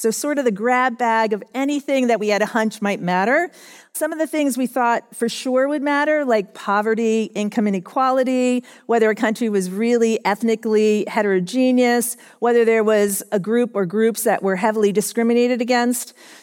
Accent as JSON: {"language": "English", "country": "United States", "said": "I love America. I'm American, but my mom came over from Switzerland"}